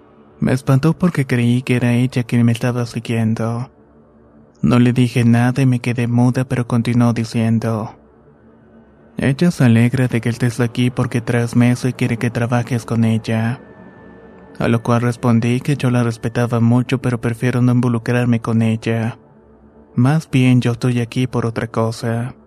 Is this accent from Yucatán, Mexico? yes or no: no; Morelos, Mexico; Soy del estado de Morelos